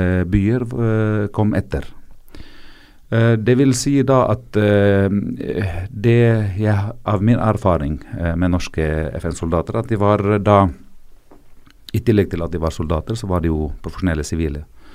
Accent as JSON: {"language": "Norwegian", "region": "South Governorate", "country": "Lebanon", "second_language": "Norwegian", "said": "Men for meg som en libaneser så er det enklere å se på avstand"}